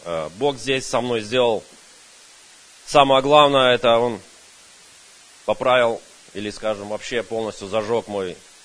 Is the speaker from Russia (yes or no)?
no; Sacramento, California, United States; я из Сакраменто.